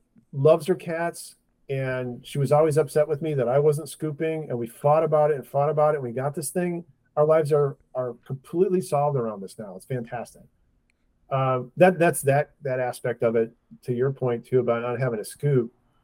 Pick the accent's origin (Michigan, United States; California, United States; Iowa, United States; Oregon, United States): Michigan, United States; also born or lived in Chicago; And then I'm from Michigan. I was living in Chicago. We wanted to move back to see family, so moved back here